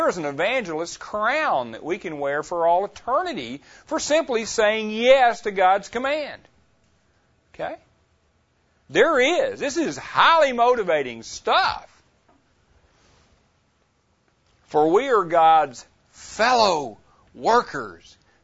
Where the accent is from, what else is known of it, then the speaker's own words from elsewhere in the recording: the South, United States; We're kind of from the South, and we don't talk all that fast anyway.